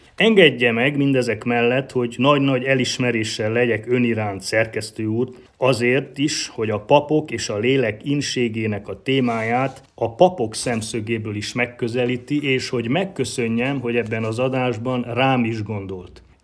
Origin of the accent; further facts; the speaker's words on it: Csókfalva, Mureș County, Romania; ahol felnőttem és ahol elindultam papi pályán felé